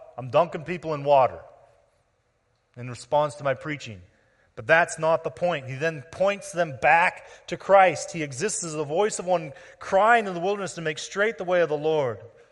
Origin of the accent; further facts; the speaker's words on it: United States; I can say that because I'm an American.